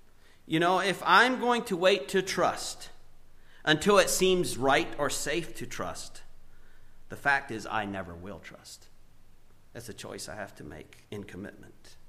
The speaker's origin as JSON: {"language": "English", "country": "Paraguay", "tie": "born or raised there", "said": "growing up in Paraguay where there were holdups and things as a young boy."}